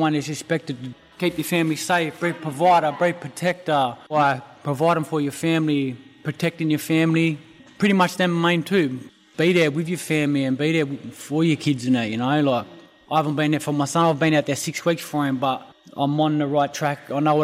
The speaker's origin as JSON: {"language": "English", "town": "Mount Jewel", "country": "Australia", "tie": "born or raised there", "said": "I grew up in Mount Jewel all my life."}